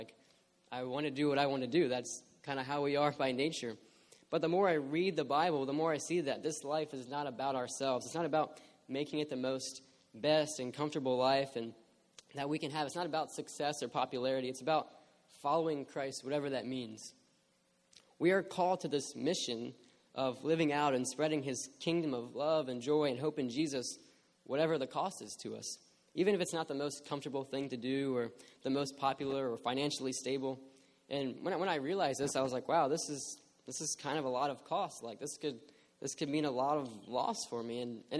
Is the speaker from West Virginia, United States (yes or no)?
yes; Martinsburg, West Virginia, United States; Originally, however, I'm from Martinsburg, West Virginia, which if, for those of you who don't know, and that's probably pretty much all of you, it's like an average-sized city about an hour west of Washington, D.C.